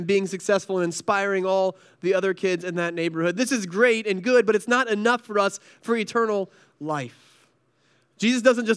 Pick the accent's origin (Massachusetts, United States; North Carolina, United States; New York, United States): North Carolina, United States; now in Northeast, United States; So our family, we're from North Carolina, and they say that you can take the boy out of the South, but you can't take the South out of the boy.